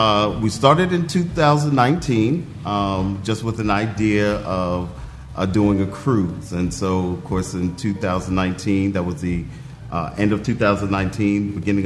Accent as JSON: {"language": "English", "region": "New York", "country": "United States", "said": "I am originally from New York. I now reside in the DMV area"}